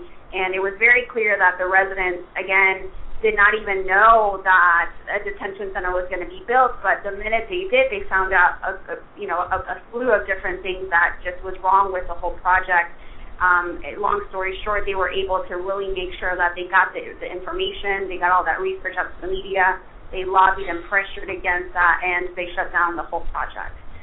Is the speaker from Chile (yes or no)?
yes; Chile; And I'm from Chile.